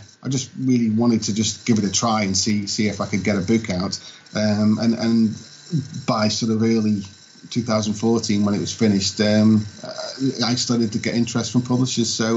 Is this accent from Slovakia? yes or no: no; England, United Kingdom; I hail from the United Kingdom, Britain, England.